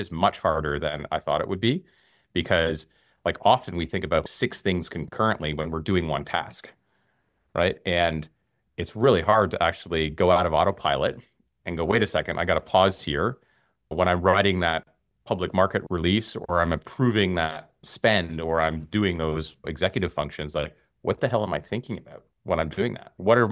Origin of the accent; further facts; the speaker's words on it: Canada; accent: Canadian; now in Australia; So, you know, my Canadian accent in Australia, it doesn't really work with my Alexa device.